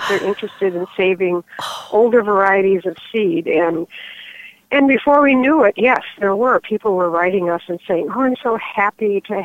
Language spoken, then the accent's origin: English; Iowa, United States; I grew up in Northeast Iowa on a dairy farm, and I was surrounded with the growing seasons and gardening in particular.